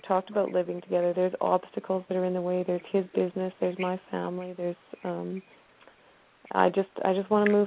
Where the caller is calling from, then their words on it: British Columbia, Canada; I'm from Canada. Yeah. I'm up in British